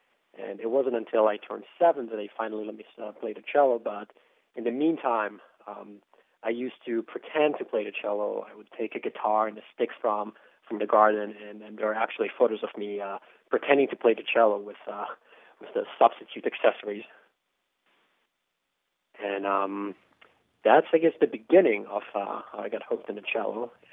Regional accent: Israel; I'm originally from Israel

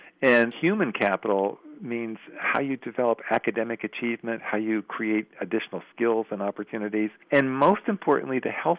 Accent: Bethlehem, Pennsylvania, United States; people looking at me sadly that I was from Bethlehem, Pennsylvania, you know, kind of the poster child for industrial loss.

